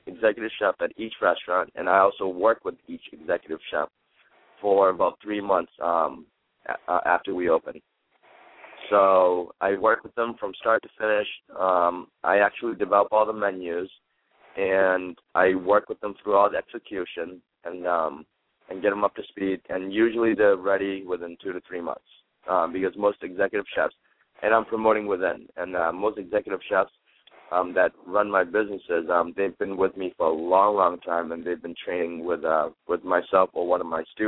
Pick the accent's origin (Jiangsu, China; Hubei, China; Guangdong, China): Guangdong, China; Guangzhou; So, but I myself, my family, we're from the Guangdong area, Guangzhou. Another word for it is Cantonese. It just all means the same thing, but I'm from that area.